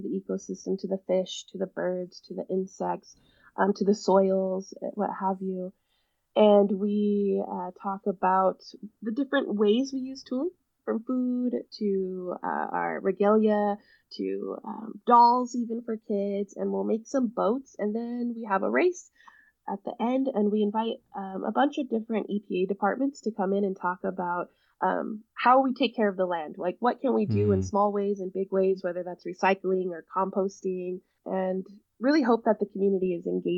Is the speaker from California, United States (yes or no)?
yes; California, United States; I grew up here on Big Valley Rancheria. Rancheria is just another word that we use is similar to reservation. And so luckily, my rancheria was right on the shores of Lakeport area.